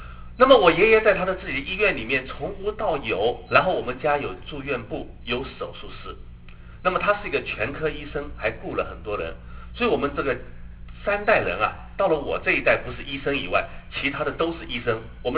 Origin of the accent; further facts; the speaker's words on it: China; 因为我在中学那个时候呢，我们在中国那个时候很讲政治